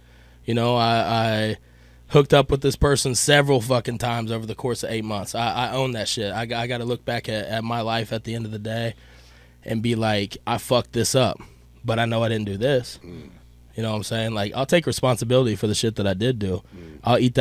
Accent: Kentucky, United States; I'm originally from Kentucky, man.

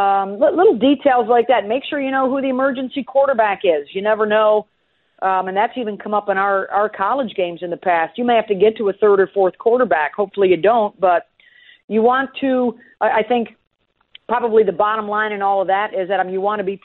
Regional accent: Syracuse, New York, United States; it was Syracuse from my hometown and Brianna Stewart, who was from my high school, playing on the other side for Connecticut.

